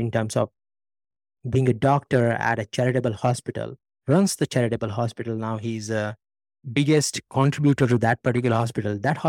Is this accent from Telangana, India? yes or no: no; Aurangabad, Maharashtra, India; born there; I was born in Aurangabad, India. It's a town in Maharashtra, not to be confused, a town in Bihar. And I actually grew up not in Aurangabad so much early in my life.